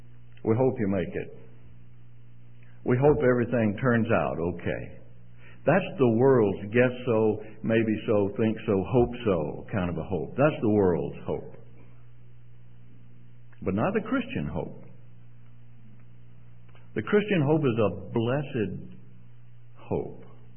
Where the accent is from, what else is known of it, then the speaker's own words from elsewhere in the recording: Mississippi, United States; I was born and raised in Mississippi, so the accent is not going to be Canadian.